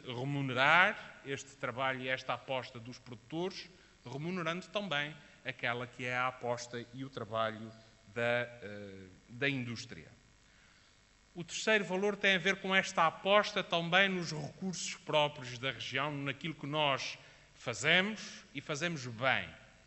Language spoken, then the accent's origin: Portuguese; Azores, Portugal; Nós somos açorianos privilegiados por vivermos na terra que vivemos.